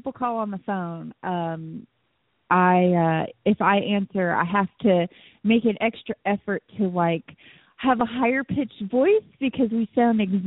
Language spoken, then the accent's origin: English; Kemp, Texas, United States; from Kemp, Texas